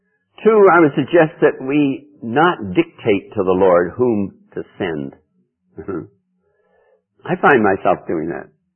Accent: New England, United States; when I came up from New England here, and I've said this before probably, and I had a funeral, and I saw women at the funeral in pantsuits. I nearly fell in the grave from shock. You know, I'd never seen that before in New England.

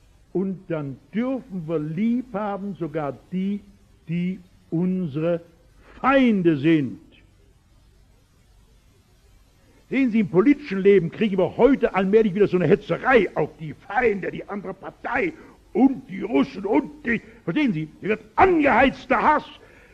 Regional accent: North Rhine-Westphalia, Germany; Aber ich komme aus dem Ruhrgebiet und da reden wir grob

